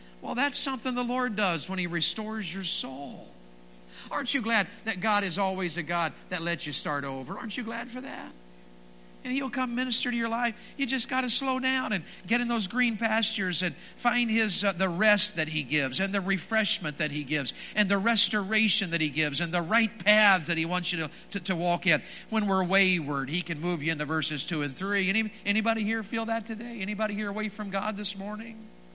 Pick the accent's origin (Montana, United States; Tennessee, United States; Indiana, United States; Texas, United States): Tennessee, United States; I was raised in Tennessee in the mountains, and we were poor as dirt.